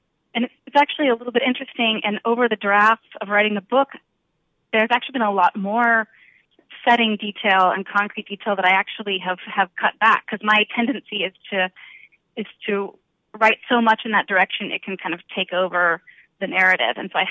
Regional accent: Texas, United States; also born or lived in Nigeria; now in Austin, United States; Yes, I live in Austin now. I grew up in West Texas, but I didn't live in Texas for most of my 20s.

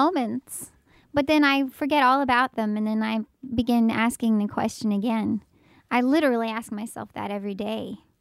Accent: Houston, Texas, United States; born there; like I said, I came from Austin, or I was born in Houston. I moved to Austin to pursue music

